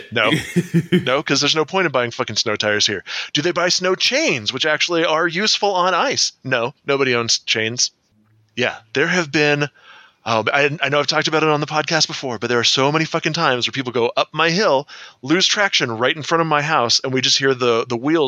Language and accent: English; California, United States; And, people out here, like, they hear that we're from California.